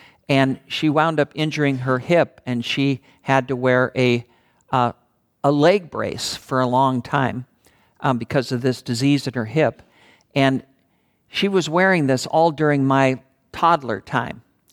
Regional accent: Pacific Northwest, United States; also born or lived in New York; So I was born in New York and lived with my family there from the ages of 1 to 5 when my family moved out here to the Pacific Northwest.

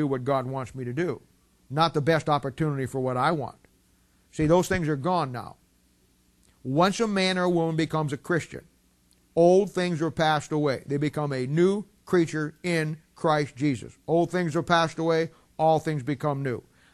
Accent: England, United Kingdom; Now, I'm a Gentile. I'm English. English, Scottish. English, Scot. I'm English.

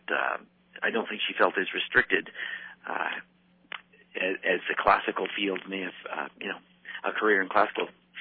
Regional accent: Northeast, United States; now in Texas, United States; I'm from the Northeast.

